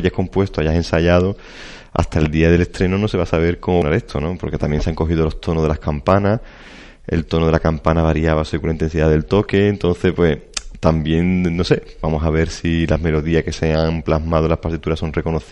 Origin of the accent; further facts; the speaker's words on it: Sanlúcar de Barrameda, Andalusia, Spain; Yo como músico y sanluqueño, escuchar un concierto de campanas de mi pueblo, a mí me llama la atención.